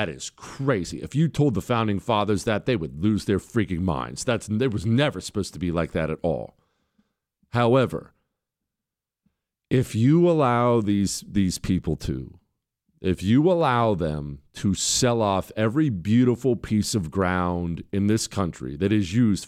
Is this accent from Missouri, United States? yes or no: no; Utah, United States; I'm from Utah.